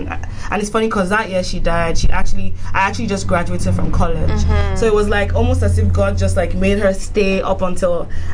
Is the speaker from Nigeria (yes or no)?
yes; Nigeria; because I'm also Nigerian, it's very difficult.